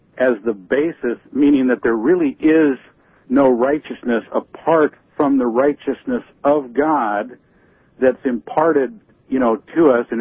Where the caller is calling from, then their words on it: Santa Cruz, California, United States; Yeah, I'm calling from Santa Cruz.